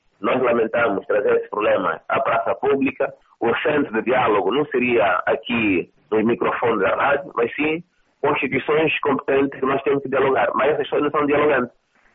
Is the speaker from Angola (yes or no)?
yes; Angola; Antes de tudo e sobretudo, nós somos angolanos.